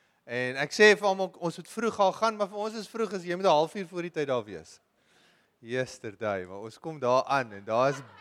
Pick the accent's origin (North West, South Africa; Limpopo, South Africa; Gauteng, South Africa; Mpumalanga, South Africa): Gauteng, South Africa; Pretoria; Ek onthou toe ek was so 'n laerskool seentjie, ek het daar in Pretoria groot geword